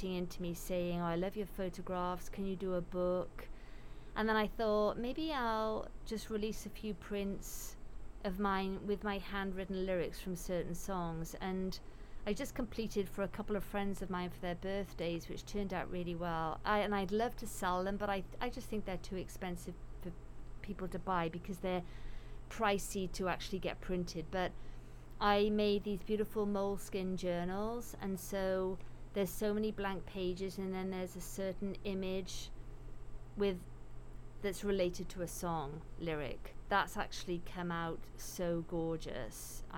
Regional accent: United Kingdom; now in United States; And so, you know, my normal accent, I most Brits that I know that have moved over here still have their accent.

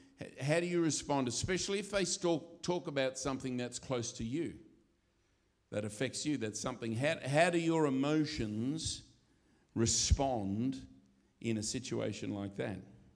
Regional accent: Australia; and I'm an Australian

